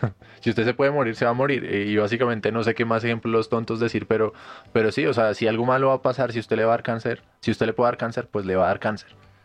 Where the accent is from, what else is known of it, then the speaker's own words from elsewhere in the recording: Colombia; por lo menos nosotros somos colombianos y podemos hablar demasiado de esto